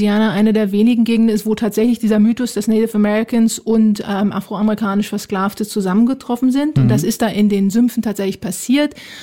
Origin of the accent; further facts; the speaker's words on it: Berlin, Germany; Also ich bin ja Berlinerin und bin nach New York gegangen, um Filme über Musik zu machen.